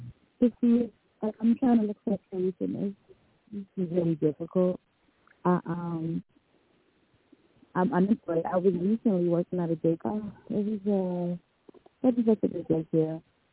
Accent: Brooklyn, New York, United States; now in Pennsylvania, United States; I was in from New York, Brooklyn, and I was in abusive.

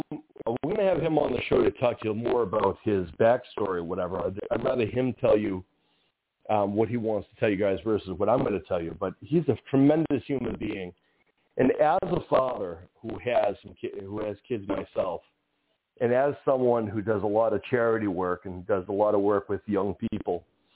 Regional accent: Ireland; which I'm Irish

